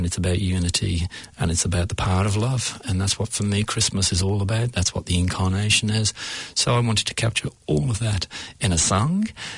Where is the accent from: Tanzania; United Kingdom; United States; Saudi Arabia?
United Kingdom; England; now in New Zealand; As an English person, I've seen a fair bit of terrorism down the years